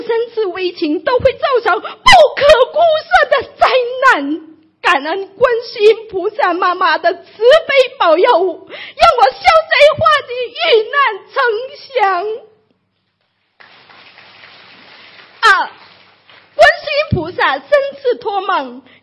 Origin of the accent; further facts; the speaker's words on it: Guangxi, China; 我是来自广西的